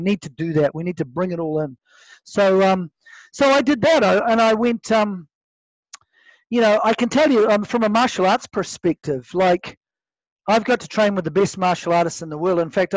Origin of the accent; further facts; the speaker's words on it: New Zealand; I'm here from New Zealand. I'm calling from New Zealand.